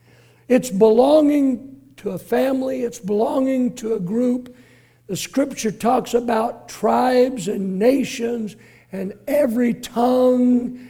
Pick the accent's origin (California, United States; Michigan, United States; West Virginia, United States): California, United States; Oakland; also born or lived in San Leandro; I grew up in Oakland and San Leandro, and Napa was known as a place to help.